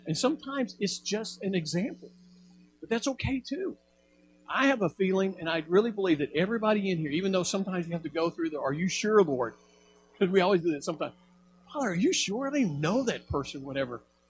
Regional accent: Alabama, United States; now in Tulsa, United States; You know, I grew up in Alabama, and we didn't have straight roads or anything.

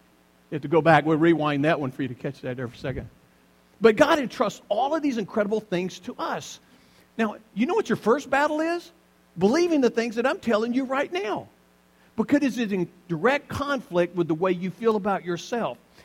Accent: the South, United States; now in Tulsa, United States; So I remember when I first came to Tulsa, I went to Woodlake Assembly, and I came from the South

